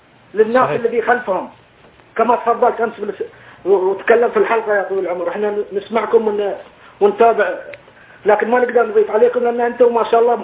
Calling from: Bahrain; وأنا أكلمك من البحرين

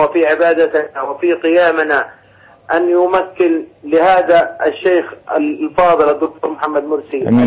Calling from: Palestine; من فلسطين.

